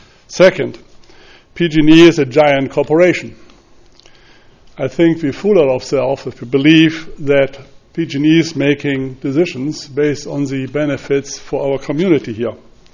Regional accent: Germany; English is a second language; I would like to point out my home country, Germany

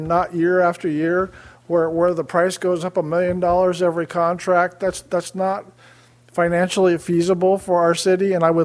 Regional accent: Morro Bay, California, United States; from Morro Bay.

